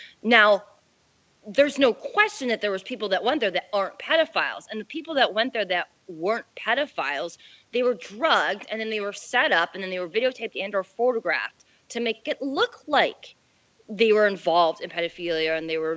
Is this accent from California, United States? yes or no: no; Illinois, United States; So I'm from Illinois.